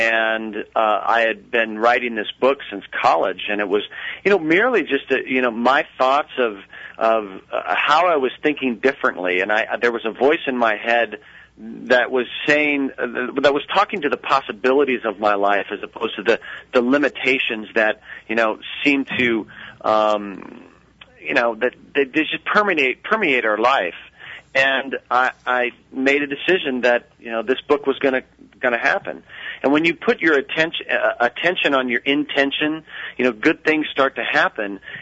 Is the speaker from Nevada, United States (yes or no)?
yes; Las Vegas, Nevada, United States; I'm from Las Vegas.